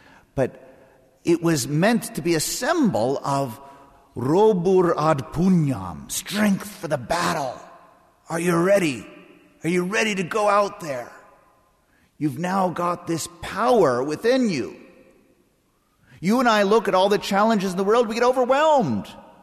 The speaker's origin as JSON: {"language": "English", "region": "Texas", "country": "United States", "said": "Did I mention that I'm from Texas?"}